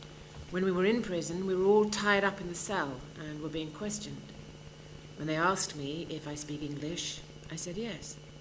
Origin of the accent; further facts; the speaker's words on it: Pakistan; I'm from Pakistan.